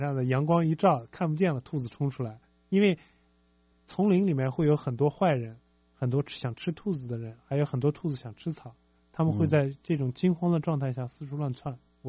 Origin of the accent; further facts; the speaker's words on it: China; 我们中国人的这个，还正属于一个 developing 正在发展的过程中啊。